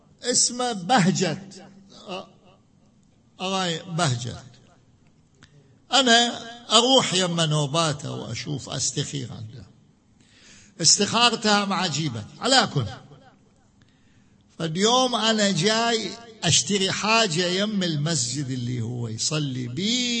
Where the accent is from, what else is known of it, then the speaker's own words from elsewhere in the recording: Najaf, Najaf Governorate, Iraq; قلت له أنا من النجف الأشرف